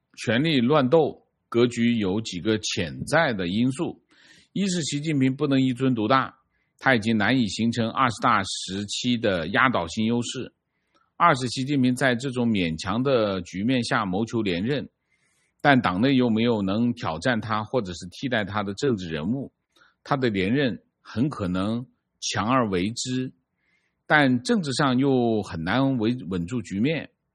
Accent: Guangdong, China; accent: Cantonese; 我们广东话叫牙忍，

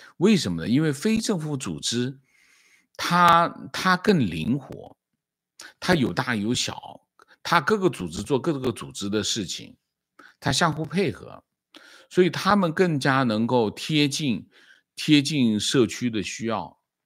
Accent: Tianjin, China; now in Beijing, China; 我是天津人，在北京工作。

